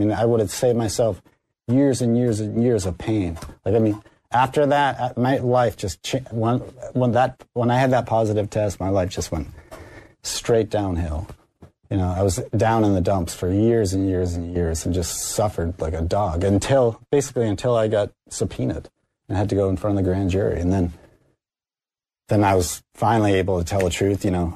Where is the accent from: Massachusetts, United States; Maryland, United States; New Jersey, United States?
Massachusetts, United States; Boston; I'm a Bostonian. I grew up in Boston. I'm pretty tough.